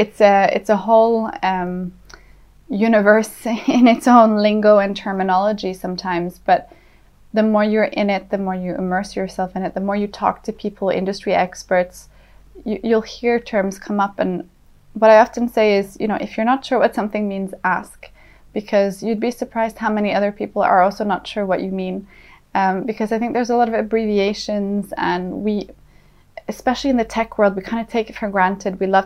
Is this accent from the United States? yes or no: no; Saudi Arabia; Being born and raised in Saudi, I know really how much has changed there